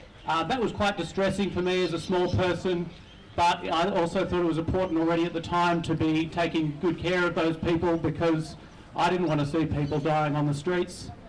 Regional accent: Richmond, Victoria, Australia; I'm here with my four children and my partner. I grew up in Richmond, I was born here. I went to school in Nicholson Street when I was, you know, 4 and 6 and 8 and 10.

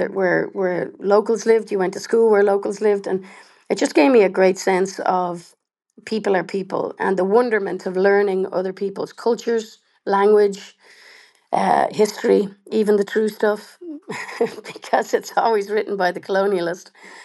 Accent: Ireland; also born or lived in Canada; now in Australia; But I was away from Ireland and indeed Europe for so long because I lived, 20 years in Canada, and so my audiences grew quite vastly in Canada and here in Australia

